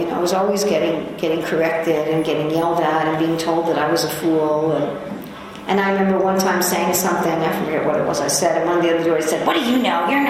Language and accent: English; New York City, New York, United States; Anyway, I was from New York City. I was going to school in Vermont, but I joined the temple in Chicago.